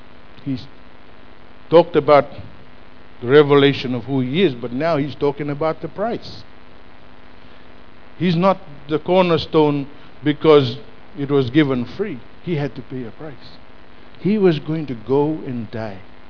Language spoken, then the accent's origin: English; Fiji; I'm from Fiji. You know, we've had a series of coups, and all that is about ethnic division.